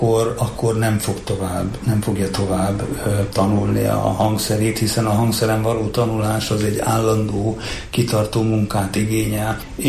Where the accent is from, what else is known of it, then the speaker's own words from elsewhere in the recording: Romania; Úgy nőttem fel, hogy bizonyos koromban nem is tudatosult, hogy mi nem Magyarországon élünk, hanem Romániában. Ez később valahogy úgy tudatosult bennünk, hogy igen, mi Romániában élünk, magyarok vagyunk, de Romániában élünk.